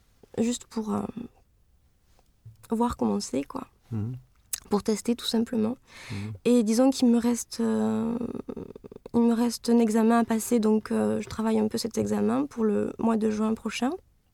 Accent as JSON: {"language": "French", "country": "France", "lives_now": "Sweden", "said": "C'est-à-dire que moi, quand je viens en Suède. Les gens s'intéressent à moi, et d'où tu viens, qu'est-ce que tu fais, c'est rigolo d'avoir une Française ici, qu'est-ce que tu penses des Suédois, etc., etc."}